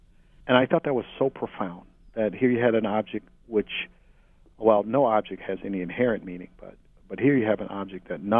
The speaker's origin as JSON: {"language": "English", "town": "Mobile", "region": "Alabama", "country": "United States", "tie": "born or raised there", "also_born_or_lived": "Harlem, New York", "said": "I was probably 11 or 12 years old, down in Mobile. I was born in Harlem, but raised in Mobile, Alabama."}